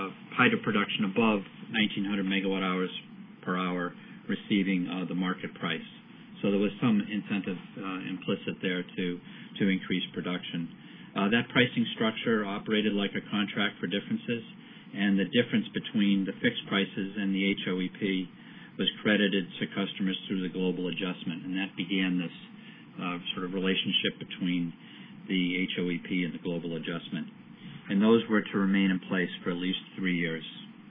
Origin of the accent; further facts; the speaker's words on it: Boston, Massachusetts, United States; accent: Boston; I won't use my Boston accent, although I'm capable of doing that for entertainment.